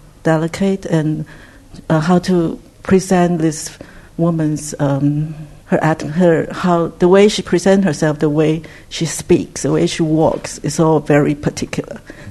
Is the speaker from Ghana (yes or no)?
no; Taiwan; So I'm from Taiwan, he's from Singapore.